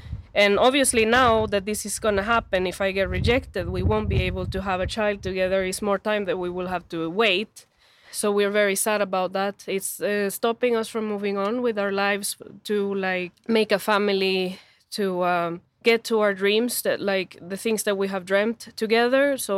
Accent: El Salvador; moved away as an adult; now in Sweden; I am from El Salvador. I've been in Sweden for around 7 years

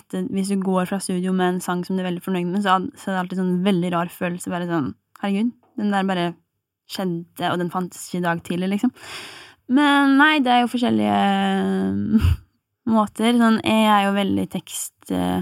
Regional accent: Innlandet, Norway; now in Oslo, Norway; jeg kommer fra Gudbrandsdalen, jeg kjenner ingen her, folk synes at jeg prater rart

